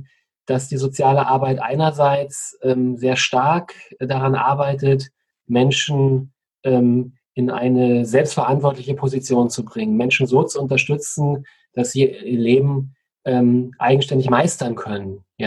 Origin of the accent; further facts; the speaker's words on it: Germany; Ich bin ja in der DDR aufgewachsen und habe die Wendezeit 1989 sehr aktiv miterlebt